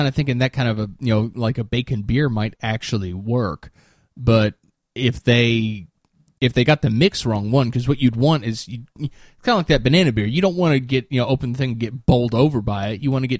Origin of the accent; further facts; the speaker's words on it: United States; I could definitely see a flavored sake being, maybe that's just the, I'm American.